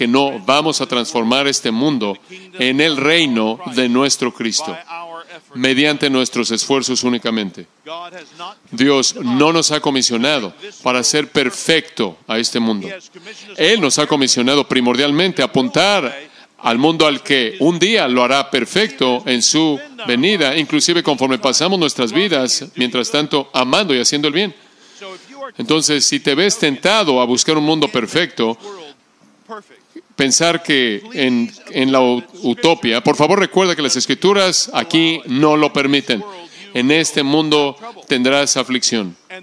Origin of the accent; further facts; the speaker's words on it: United States; muchos cristianos en mi país se sienten desilusionados por los cambios culturales actuales es que en cierta manera hemos sido utópicos, hemos buscado tener un mundo perfecto, hemos pensado que podemos perfeccionar a los Estados Unidos de Norteamérica.